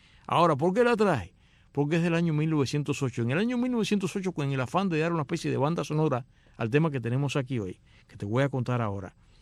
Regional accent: Cuba; Yo soy pelotero, como todo cubano.

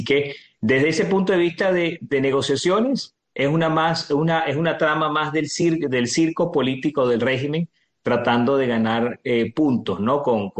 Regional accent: Venezuela; no solamente como oficial electo, pero también como venezolano me decepciona mucho

